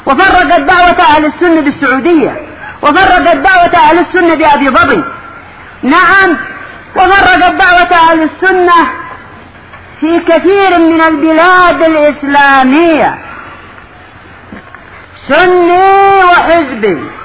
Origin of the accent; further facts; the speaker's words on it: Yemen; عندنا في اليمن كان بعض الشباب قد أصبح مؤلفا وأصبح محققا